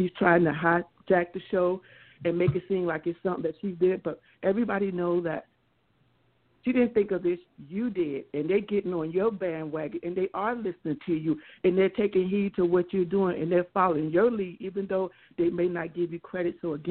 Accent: Lakeland, Florida, United States; And I'm from Lakeland, Florida

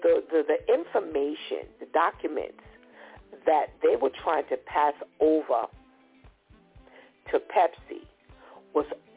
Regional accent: Bronx, New York, United States; No, I'm from the Bronx.

